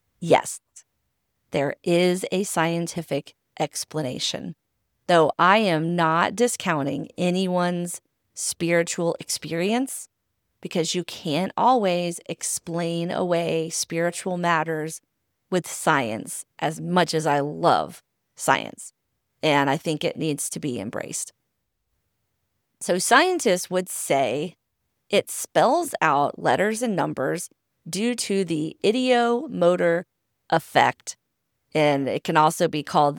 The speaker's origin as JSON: {"language": "English", "region": "Southern US", "country": "United States", "tie": "born or raised there", "said": "I grew up in the South, and I was raised in a Southern Baptist church, a rather progressive one, I would say, but still, you know, an evangelical church."}